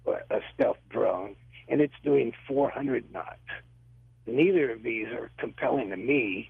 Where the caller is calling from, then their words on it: Arlington, Texas, United States; Mr. Bassett, I'm calling from Arlington, Texas, a place where once J. Allen Hynek investigated reports of strange creatures back in the 60s.